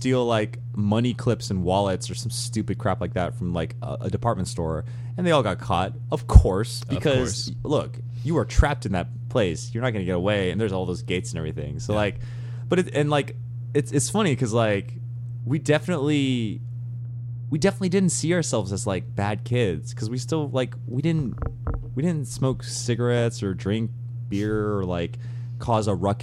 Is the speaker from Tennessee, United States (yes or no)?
yes; Memphis, Tennessee, United States; It's weird because, like, growing up in Memphis, there's not really, like, a 7-Eleven that people would hang out at.